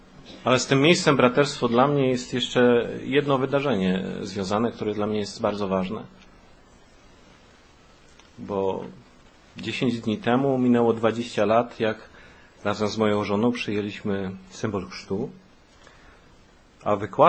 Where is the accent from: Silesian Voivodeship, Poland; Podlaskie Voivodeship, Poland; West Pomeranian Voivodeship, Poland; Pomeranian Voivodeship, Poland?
Podlaskie Voivodeship, Poland; Białystok; urodziłem się w Białymstoku, tam dorastałem.